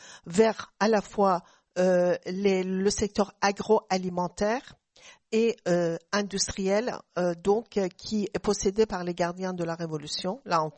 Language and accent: French; Isfahan, Iran; Moi, je suis originaire du centre de l'Iran, la région d'Ispahan.